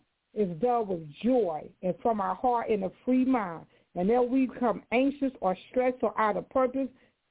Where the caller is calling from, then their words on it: Knightdale, North Carolina, United States; I'm calling from Knightdale, North Carolina.